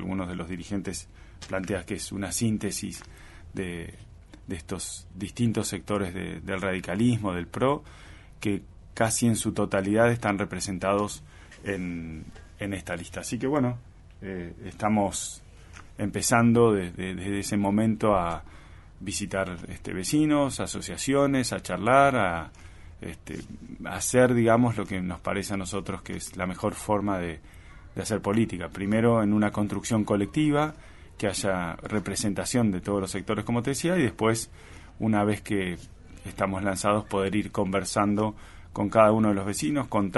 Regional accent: Tierra del Fuego, Argentina; a mi familia, que somos de Tierra del Fuego desde hace muchísimos años

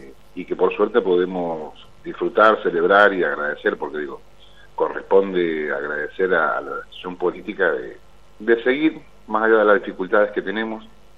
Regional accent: Palmira, Mendoza, Argentina; conozco a mi pueblo, conozco a mi departamento, conozco a mi Palmira, lo conozco de verdad. Por suerte, mis viejos viven pegados a la estación de ferrocarril de Palmira.

